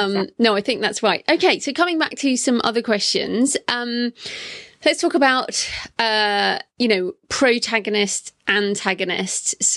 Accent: England, United Kingdom; Yeah, I'm English. So we don't do that either.

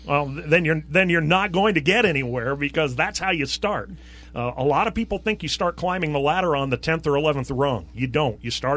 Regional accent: Vermont, United States; When I grew up here in Vermont, we had three channels to watch

